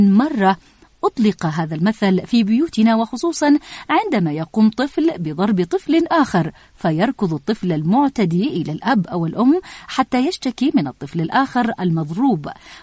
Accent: Yemen; في بلادنا اليمن.

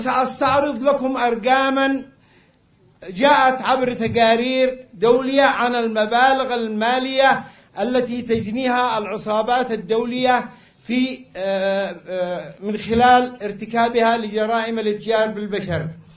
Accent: Yemen; بلادنا اليمن

